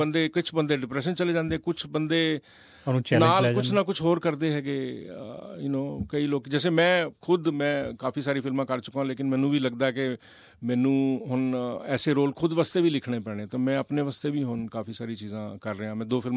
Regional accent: Delhi, India; born there; ਮੈਂ ਦਿੱਲੀ 'ਚ ਪੈਦਾ ਹੋਇਆ ਸੀ, ਤਾਂ ਦਿੱਲੀ 'ਚ ਤਾਂ ਮੈਂ ਕਹਿੰਦਾ bye default everybody is Punjabi, Punjabi ਬੋਲਣੀ ਤਾਂ ਆਪਣੇ ਆਪ ਹੀ ਆ ਜਾਂਦੀ ਹੈ।

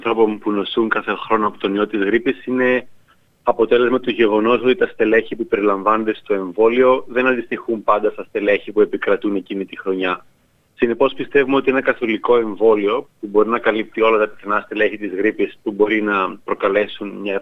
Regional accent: Greece; moved away as an adult; also born or lived in London, United Kingdom; now in Melbourne, Australia; Κατάγομαι από την Κύπρο, αλλά γεννήθηκα και μεγάλωσα στην Ελλάδα. Σπούδασα στο Λονδίνο για το προπτωχιακό μου και μεταπτυχιακό μου. Και πριν από 4 χρόνια ήρθα στη Μελβούρνη για το διδακτορικό μου.

